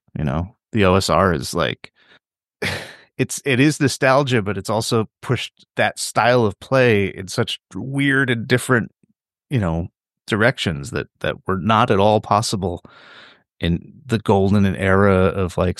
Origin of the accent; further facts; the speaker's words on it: United States; as an American, there's such a sharp contrast between, you know, US and English UK fantasy art.